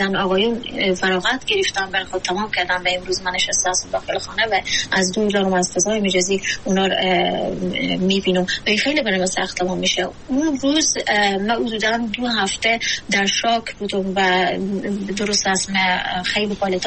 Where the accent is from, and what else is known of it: Afghanistan